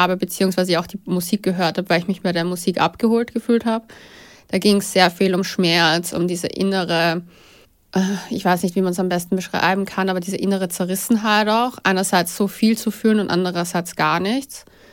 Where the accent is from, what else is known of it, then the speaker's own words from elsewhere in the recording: Vienna, Austria; Ich bin in Wien aufgewachsen.